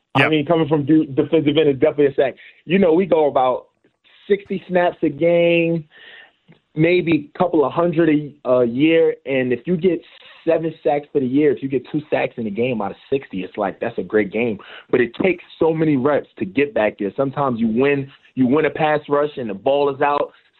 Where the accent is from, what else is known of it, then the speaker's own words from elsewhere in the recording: New York, United States; man. I grew up on Marcy Avenue. That's still on my ID to this day.